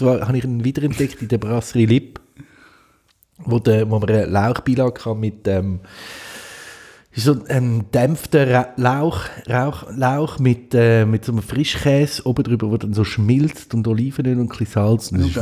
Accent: Zurich, Switzerland; Wo man als Zürcher auch gut versteht.

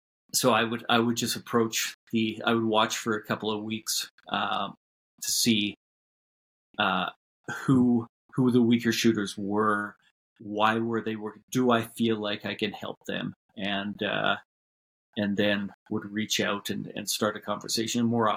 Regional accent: Calgary, Alberta, Canada; My step just before that was working with the University of Calgary men's basketball team in my hometown.

